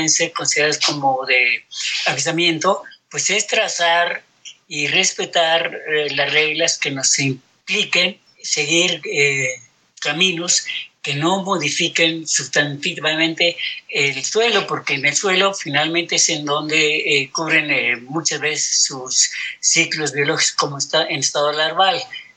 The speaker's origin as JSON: {"language": "Spanish", "country": "Mexico", "said": "están mal acostumbrados nosotros como mexicanos a irrumpir en la naturaleza"}